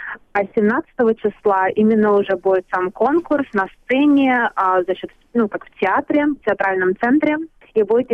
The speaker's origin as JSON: {"language": "Russian", "region": "Saint Petersburg", "country": "Russia", "tie": "born there", "also_born_or_lived": "Ukraine", "said": "Дедушка сам по национальности татарин. Я родилась в Санкт-Петербурге."}